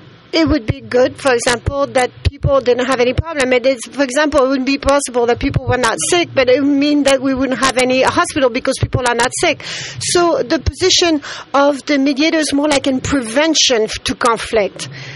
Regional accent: Mauritania; English is a second language; I am a fellowship. I am from Mauritania.

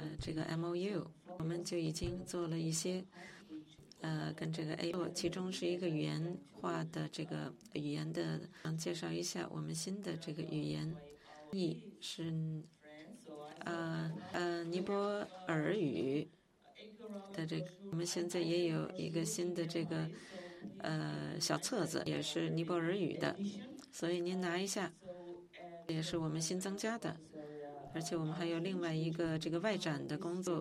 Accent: China; 尽管我是从中国过来的

